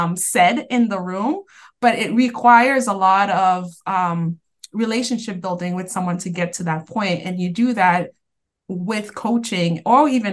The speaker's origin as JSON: {"language": "English", "town": "Boston", "region": "Massachusetts", "country": "United States", "tie": "born or raised there", "also_born_or_lived": "Haiti", "said": "I grew up here in Boston, originally from Haiti, but I grew up in East Boston and made my way to Cambridge. And now I reside in Somerville with my family."}